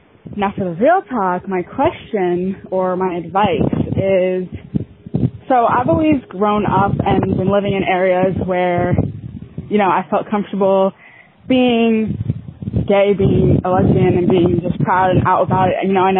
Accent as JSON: {"language": "English", "region": "Connecticut", "country": "United States", "said": "I'm from Connecticut."}